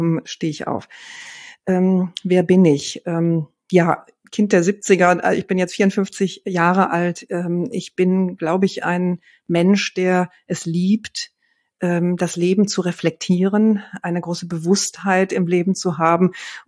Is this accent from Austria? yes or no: no; Rhineland, Germany; now in Berlin, Germany; ich bin Rheinländerin. Irgendwie habe ich das Gefühl, das wäre wichtig. Also ich habe einen Sinn für Lebensfreude und für Genuss. Lebe jetzt viele, viele Jahre in Berlin